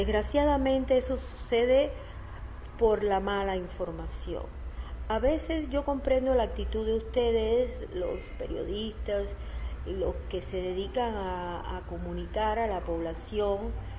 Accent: Cuba; moved away; en mi país de origen, en Cuba, se hicieron con motivo de unos brotes

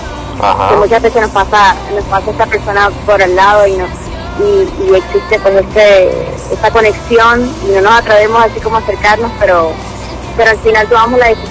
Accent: Puerto Rico; no, yo soy del Caribe, soy de Puerto Rico, así que estoy muy acostumbrada.

